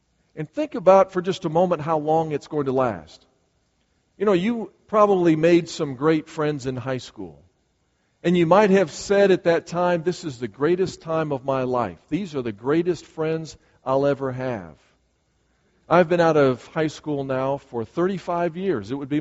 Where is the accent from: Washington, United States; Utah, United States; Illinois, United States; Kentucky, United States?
Illinois, United States; Berwyn; moved away; was Morton West High School in Berwyn, Illinois. And we had that time that we spent together, but I moved away from Berwyn, Illinois a long time ago.